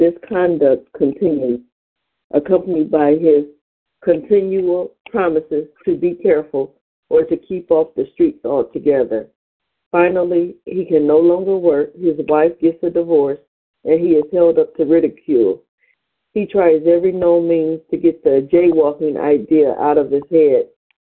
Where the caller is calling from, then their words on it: Cleveland, Ohio, United States; I'm calling from Cleveland, Ohio